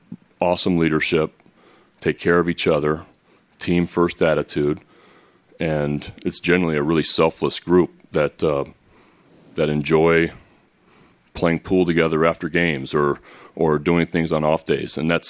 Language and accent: English; California, United States; that was special for me, honestly, because I grew up in the Bay Area.